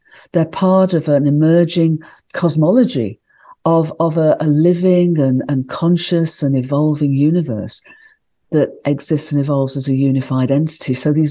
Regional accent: Midlands, United Kingdom; born there; I was born in the Midlands of the United Kingdom in England, which is an industrial area.

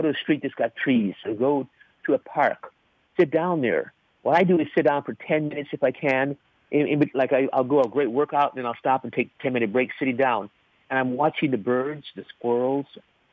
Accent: Los Angeles, California, United States; because I grew up in South Central LA, very poor community. We, you know, it was all cement.

